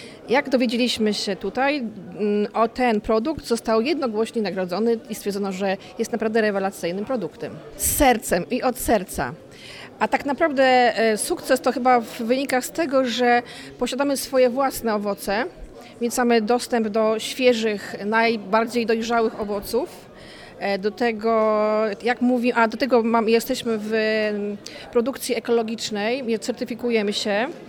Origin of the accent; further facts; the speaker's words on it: Michrów, Masovian Voivodeship, Poland; a to jest … Jesteśmy z Michrowskiej Piwniczki, z powiatu grójeckiego, miejscowość Michrów.